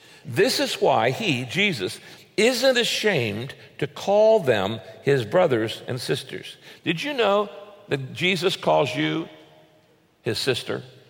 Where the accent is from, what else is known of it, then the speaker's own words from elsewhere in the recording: United States; Yes, I am an American, but there's something more important than that.